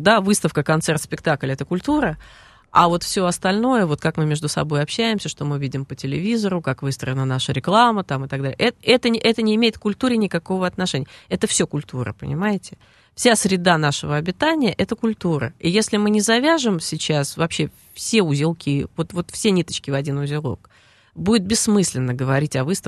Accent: Moscow, Russia; Поражает именно как коренную москвичку.

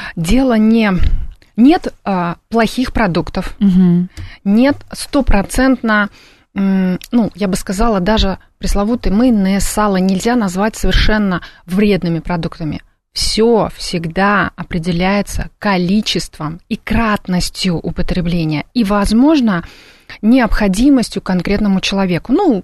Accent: Uzbekistan; Хотела сказать узбекского, потому что я из Узбекистана.

